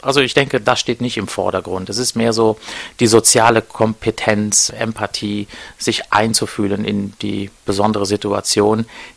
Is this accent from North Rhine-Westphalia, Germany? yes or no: yes; Siegburg, North Rhine-Westphalia, Germany; also born or lived in Munich, Germany / United States; Habe viel von der Welt sehen dürfen, durfte in München und in Amerika studieren. Bin dann aber irgendwann zurück hier in meine Heimatregion gekommen, nach Siegburg, wo mein Urgroßvater 1903 das erste Bestattungshaus gegründet hat.